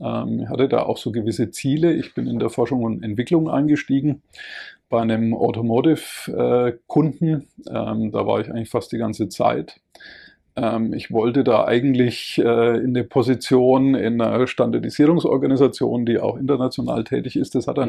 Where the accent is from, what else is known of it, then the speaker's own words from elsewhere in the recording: Nuremberg, Bavaria, Germany; Ich bin selber aus Nürnberg, ja.